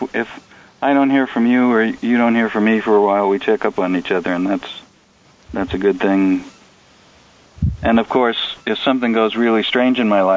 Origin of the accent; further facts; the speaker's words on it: Brooklyn, New York, United States; I'm from Brooklyn, and it had an edge to me that got smoothed out in the rock tumbler.